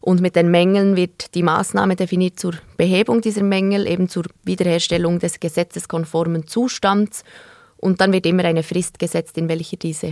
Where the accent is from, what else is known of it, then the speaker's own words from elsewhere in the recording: Bern, Switzerland; Ich bin in Bern aufgewachsen und ich könnte mir keinen Sommer ohne Aare-Schwumm vorstellen.